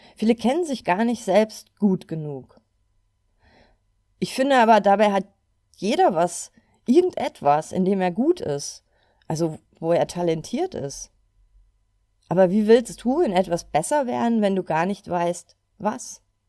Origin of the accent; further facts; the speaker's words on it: Cologne, North Rhine-Westphalia, Germany; ich komme aus Köln